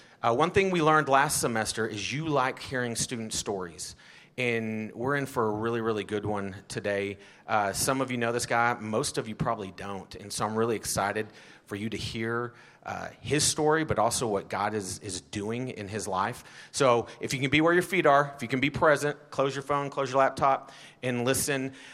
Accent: Texas, United States; guy from West Texas?

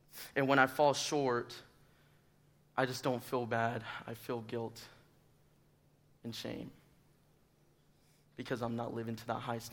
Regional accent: Childress, Texas, United States; I'm from Childress, Texas, and I'm an exercise science major, and I am a member of Alpha Chi Delta.

